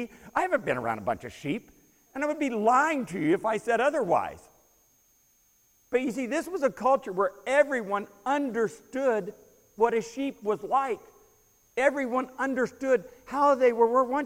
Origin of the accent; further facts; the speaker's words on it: Long Beach, California, United States; I didn't grow up around sheep. I grew up in Long Beach, and a sheep was someone who went to Milliken instead of Wilson.